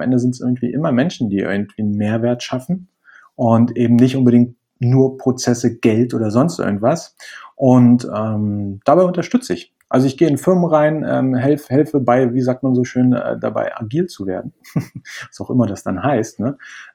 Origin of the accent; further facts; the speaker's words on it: Berlin, Germany; moved away as an adult; now in Spain; Ich komme ursprünglich aus Berlin, aber vor anderthalb Jahren nach Spanien gezogen.